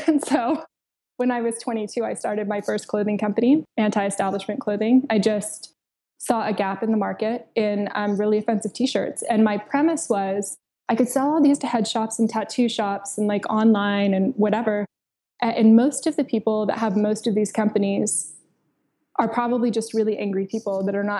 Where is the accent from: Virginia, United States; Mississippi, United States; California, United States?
California, United States; San Diego; born or raised there